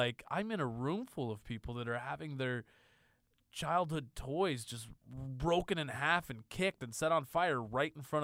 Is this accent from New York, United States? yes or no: no; Indiana, United States; But growing up in Indiana, it's like, I'm just a dude from Indiana. You don't make movies from Indiana.